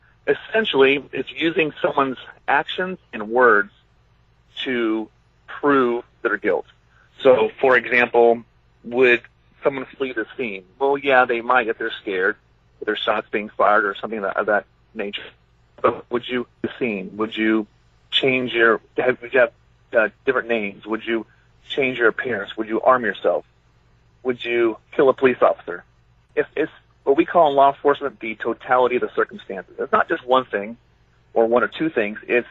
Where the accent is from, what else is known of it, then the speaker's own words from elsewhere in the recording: Dallas, Texas, United States; I grew up in Dallas, and, of course, back in the 80s when I was there in the early 90s, it was still a really big deal.